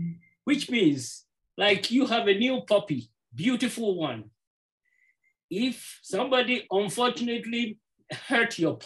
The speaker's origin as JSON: {"language": "English", "country": "Ghana", "moved": "yes", "lives_now": "Colorado Springs, United States", "said": "I'm from Ghana. It's a country from on the west side of Africa."}